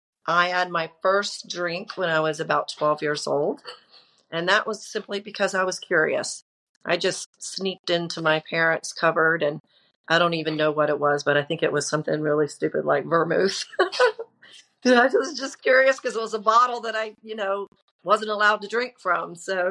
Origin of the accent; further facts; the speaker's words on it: Charlotte, North Carolina, United States; I am looking forward to a big birthday in August. I'm going to be 60 years old. I grew up in Charlotte, North Carolina, and I was an only child.